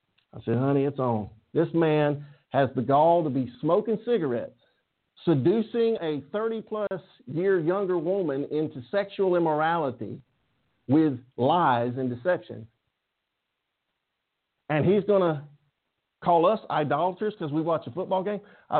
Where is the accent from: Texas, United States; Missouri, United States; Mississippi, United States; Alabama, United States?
Alabama, United States; Auburn; I've lived back in my hometown here, College Town. I've always been an Auburn football fan. I've lived here for nearly 10 years.